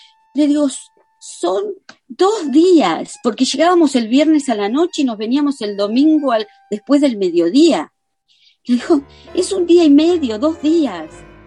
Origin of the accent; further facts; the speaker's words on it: Argentina; yo no vengo de Argentina, de la, digamos, aristócratas o de una esfera de gente rica.